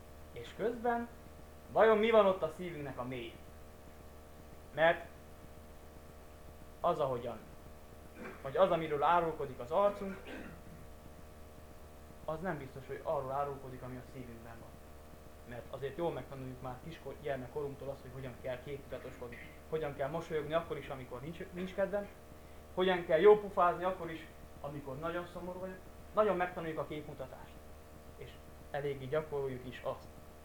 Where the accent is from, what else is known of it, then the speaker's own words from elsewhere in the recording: Timișoara, Timiș County, Romania; Mi is otthon Temesváron.